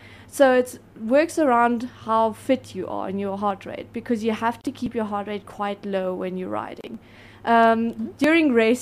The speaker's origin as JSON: {"language": "English", "town": "Swakopmund", "region": "Erongo", "country": "Namibia", "tie": "born or raised there", "said": "Yeah, Steckels Toyota is from Swakopmund, my hometown."}